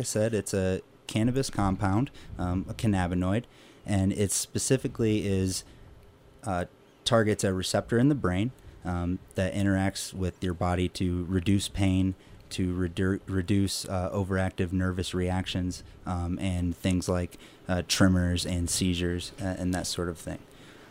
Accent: Ohio, United States; moved away as an adult; Well, I'm 27 years old. Been in the Roaring Fork Valley for almost 3 years now. I'm originally from Ohio, came out to Colorado in 2013, and got involved in cannabis, and have never looked back since.

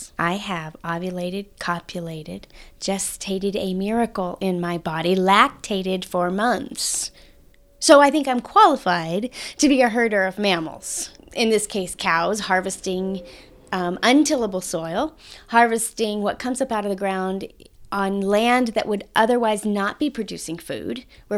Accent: Texas, United States; I'm from Texas originally. I have to be careful when I say this, but I write and I ride. You can really mess that up if you have a Texas accent.

